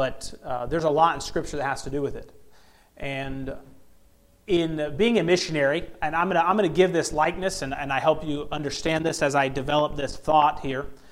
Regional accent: Pensacola, Florida, United States; I grew up in Florida, like I said, Pensacola

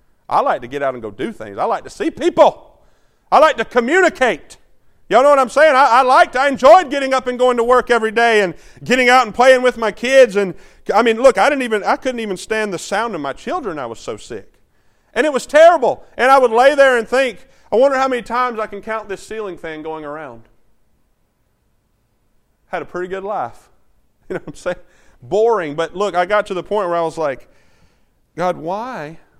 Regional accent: United States; I'm thankful that I'm an American.

